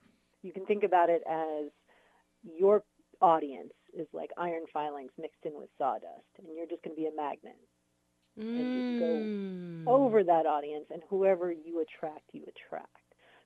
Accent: San Diego, California, United States; also born or lived in New York; I grew up down in San Diego.

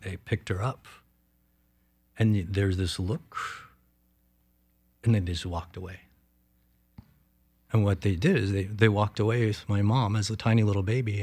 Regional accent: Zambia; accent: Zambian; But I grew up around basically only black people. So my accent is more very typical of a black man in Africa, at least in Zambia.

